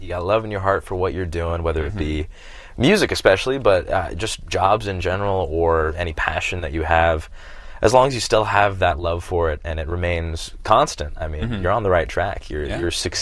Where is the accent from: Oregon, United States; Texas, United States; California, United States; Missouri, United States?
California, United States; Sacramento; we're starting top of California in Sacramento, my hometown.